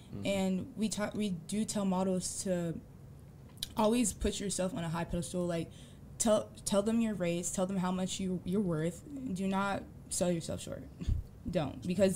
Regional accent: Phoenix, Arizona, United States; I'm originally from Phoenix, Arizona.

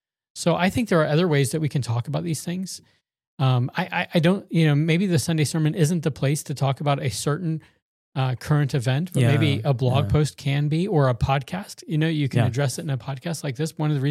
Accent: the South, United States; You know, I'm from the South. We have porches down there.

